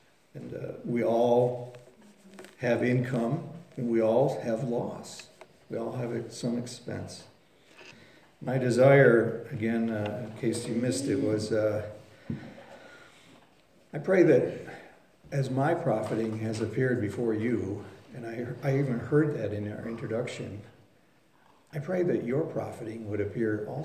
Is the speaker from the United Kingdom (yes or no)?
yes; Scotland, United Kingdom; Maybe it's just because I'm a Scotsman